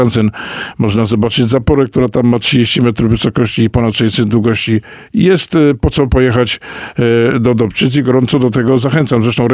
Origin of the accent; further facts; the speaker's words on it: Myślenice, Lesser Poland, Poland; Ja jestem rodowitym myśleńczaninem